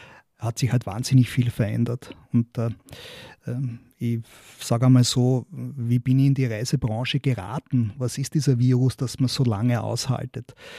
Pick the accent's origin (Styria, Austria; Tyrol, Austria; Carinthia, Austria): Styria, Austria; Fürstenfeld; Also ich komme aus der Steiermark, bin in Fürstenfeld geboren